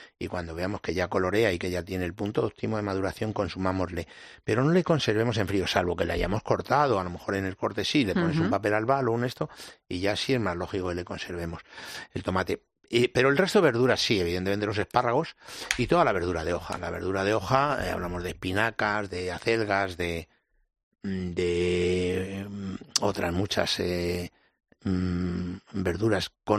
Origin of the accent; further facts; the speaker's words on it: Villaconejos, Community of Madrid, Spain; born there; Que soy nacido en Villaconejos